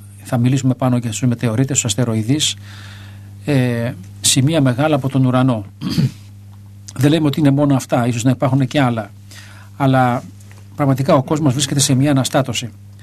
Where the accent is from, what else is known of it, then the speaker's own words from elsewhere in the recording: Greece; γιατί είμαστε Έλληνες, γιατί γεννηθήκαμε στην Ελλάδα, γιατί μιλάμε την ελληνική γλώσσα.